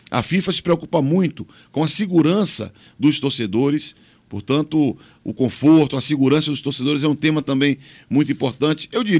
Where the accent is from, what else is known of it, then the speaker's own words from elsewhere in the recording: Bahia, Brazil; particularmente com os amigos da Boa Terra, da minha terra, da Bahia.